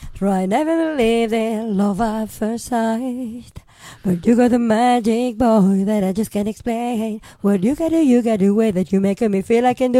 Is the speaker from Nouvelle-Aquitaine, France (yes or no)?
no; Paris, Île-de-France, France; Je suis parisienne.